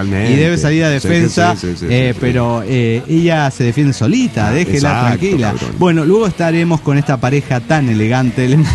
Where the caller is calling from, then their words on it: Guadalajara, Jalisco, Mexico; de Guadalajara, Jalisco, México.